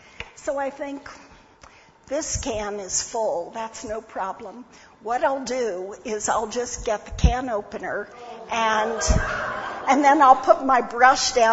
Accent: Maryland, United States; I grew up in Maryland.

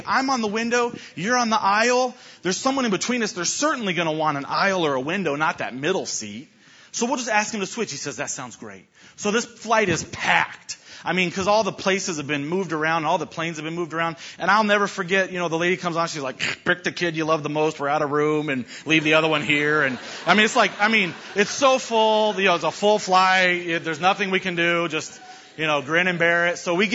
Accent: Clearwater, Florida, United States; Oh, yeah, I grew up in Clearwater.

